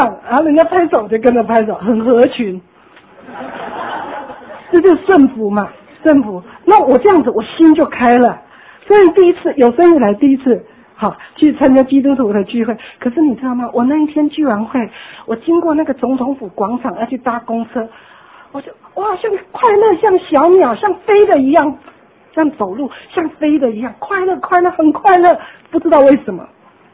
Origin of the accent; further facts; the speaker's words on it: China; 特别我们中国人最没有可塑性